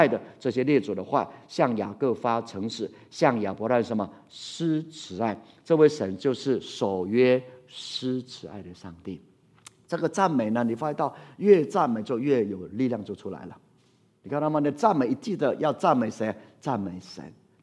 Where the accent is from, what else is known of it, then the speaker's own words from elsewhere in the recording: Taiwan; 我们要相信只有耶稣基督是我们台湾人的盼望